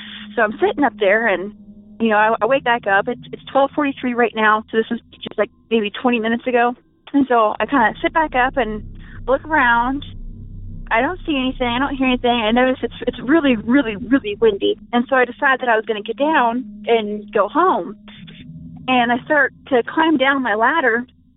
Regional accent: Springfield, Ohio, United States; I'm from Stringfield, Ohio, and I'm calling because this is like the first...

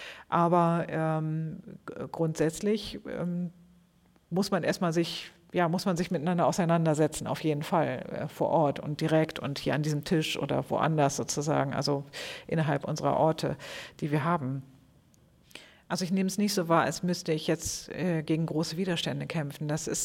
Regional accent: North Rhine-Westphalia, Germany; bei uns im Ruhrgebiet, oder da komme ich ja her

